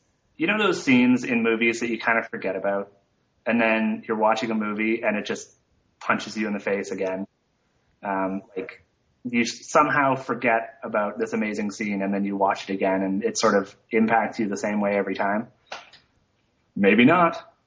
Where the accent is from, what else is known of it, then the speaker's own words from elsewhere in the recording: Nova Scotia, Canada; growing up in Nova Scotia, which is very close to Maine